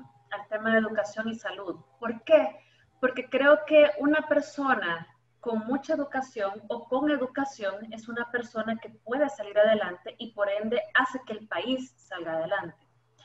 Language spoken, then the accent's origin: Spanish; El Salvador; La idea es que como salvadoreños crezcamos, como salvadoreños podamos sacar el país y llevarlo hacia adelante.